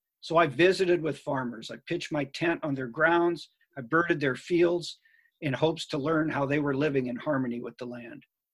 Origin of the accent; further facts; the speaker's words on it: Kansas, United States; And I came to know meadowlarks as a young boy growing up in Kansas.